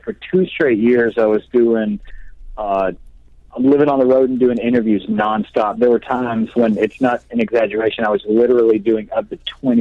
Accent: West Memphis, Arkansas, United States; I came from a small town in Arkansas called West Memphis.

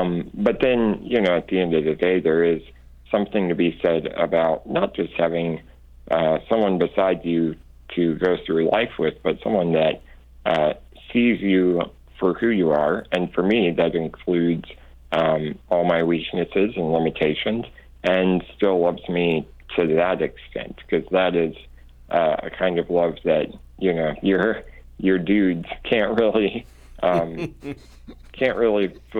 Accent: North Carolina, United States; it started back home in North Carolina.

